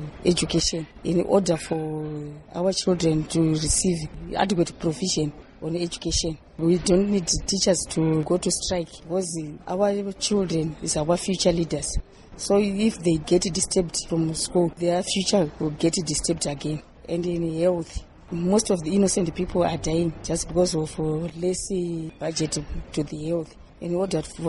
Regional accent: Glenview, Harare, Zimbabwe; from Glenview.

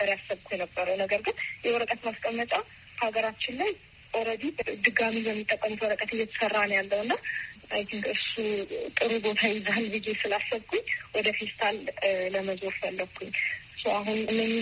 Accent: Hawassa, Sidama, Ethiopia; እኔ ማለት ተወልጄ ያደኩት ሐዋሳ ነው። ከሶስት ወቶቼ ጋር ነው ያደኩት።

